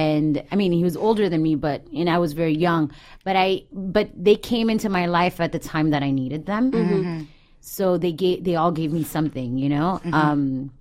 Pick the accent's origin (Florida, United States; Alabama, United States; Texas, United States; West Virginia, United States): Florida, United States; Miami; I grew up in Miami.